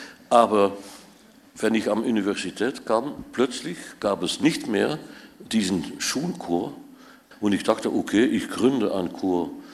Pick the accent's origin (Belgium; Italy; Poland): Belgium; Ghent, Flanders; born there; German is a second language; Und ich bin geboren in Gent, eine sehr schöne Stadt in Belgien.